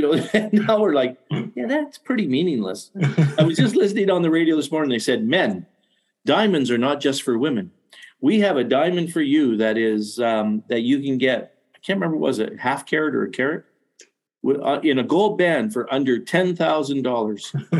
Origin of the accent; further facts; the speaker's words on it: Canada; But we're Canadian, so you can almost can't offend us.